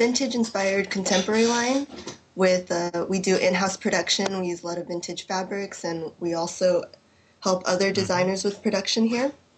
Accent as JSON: {"language": "English", "region": "California", "country": "United States", "tie": "born or raised there", "lives_now": "Shanghai, China", "said": "I grew up in Orange County, Los Angeles area in California, and went to UCLA, studied economics, and I was an options and futures broker for about 3 years before I moved out to Shanghai"}